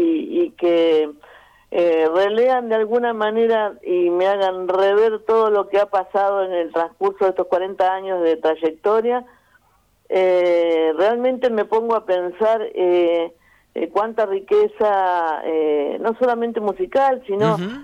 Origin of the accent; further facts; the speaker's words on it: Santa Fe, Argentina; me identifica a mí como santafesina